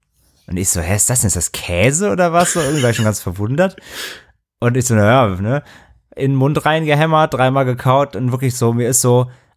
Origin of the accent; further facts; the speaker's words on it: Hamburg, Germany; für mich als Hamburger